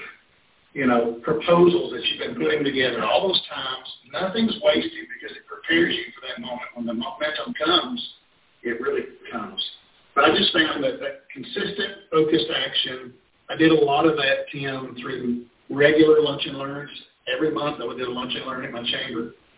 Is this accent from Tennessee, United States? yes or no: yes; Cleveland, Tennessee, United States; I started in my hometown in Tennessee, Cleveland, Tennessee, just north of Chattanooga.